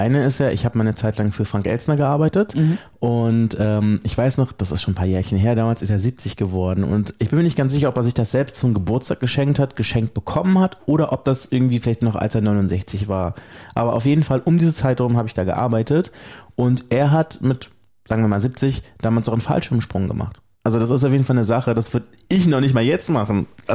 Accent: Germany; accent: German; ich spreche zwar fließend Englisch und so, aber ich habe halt trotzdem einen deutschen Akzent

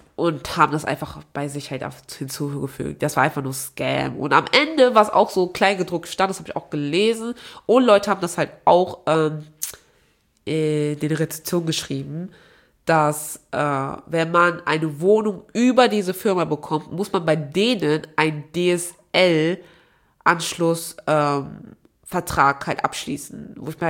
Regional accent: Aachen, North Rhine-Westphalia, Germany; ich bin ja in Aachen geboren, aufgewachsen, so, ne?

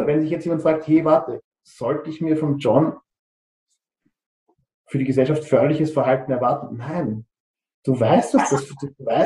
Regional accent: Austria; vor allem spannend der Kampf für uns als Österreicher

